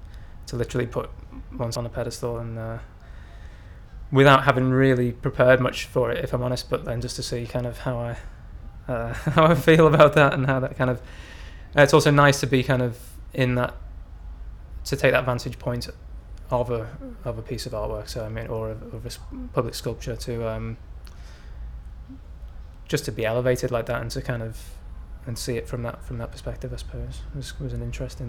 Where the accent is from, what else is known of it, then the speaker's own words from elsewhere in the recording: Liverpool, North West England, United Kingdom; I'm 29 years old, and I'm from Liverpool.